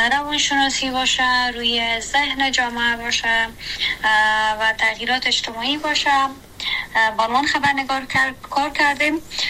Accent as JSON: {"language": "Persian", "region": "Kabul", "country": "Afghanistan", "tie": "born or raised there", "also_born_or_lived": "Badakhshan", "said": "ما در بدخشان به دنیا آمدیم ولی بقیه هم در کابل سفری شده، چون به نظر به دلایل که وجود داشت خانواده مجبور شدن به کابل کوچ کنن و ما هم بقیه عمرم در کابل سپری شدم"}